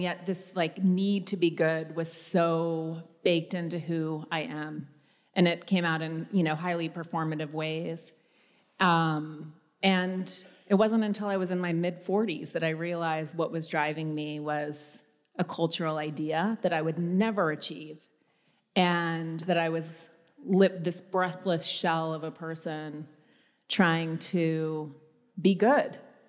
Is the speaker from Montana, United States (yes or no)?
yes; Montana, United States; I grew up in Montana. My father's Jewish.